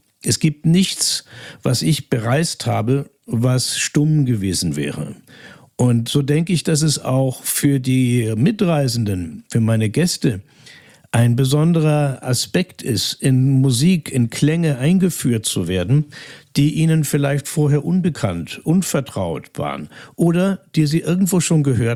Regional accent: Schleswig-Holstein, Germany; born there; now in Munich, Germany; Ich bin in Schleswig-Holstein geboren, ich lebe aber in München schon seit den 60er Jahren und ich bin mit Anfang 20 in die spanischsprachigen Länder und speziell in Mexiko und dann nach Südamerika, Peru, Brasilien und so weiter gekommen. Das war in den 70ern

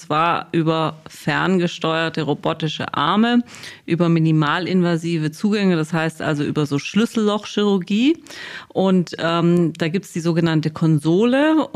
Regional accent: Reutlingen, Baden-Württemberg, Germany; born there; also born or lived in Heidelberg / Munich / Dresden; Tatsächlich bin ich ja in Reutlingen geboren. Deswegen bin ich Schwabe

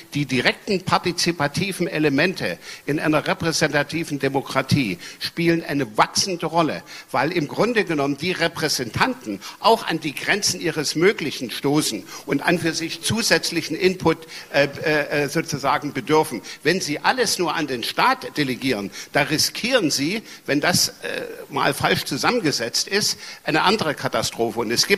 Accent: East Germany, Germany; ich bin ja im Osten Deutschlands groß geworden

